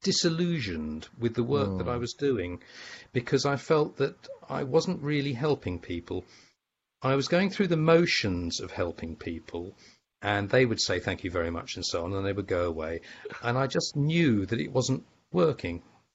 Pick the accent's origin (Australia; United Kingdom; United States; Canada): United Kingdom; I'm British. And I work in Britain